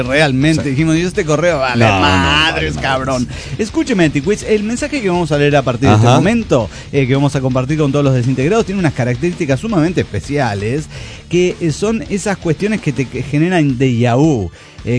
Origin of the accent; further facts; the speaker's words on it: Monterrey, Nuevo León, Mexico; También en los aeropuertos, cuando preguntan, debo decirles que vengo de Monterrey.